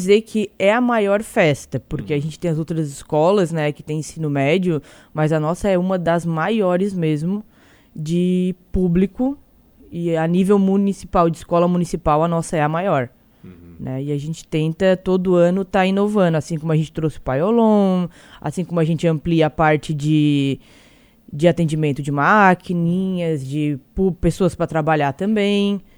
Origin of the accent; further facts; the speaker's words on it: Urussanga, Santa Catarina, Brazil; Eu estou nascido e criado em Uruçanga, então eu conheço praticamente todo mundo.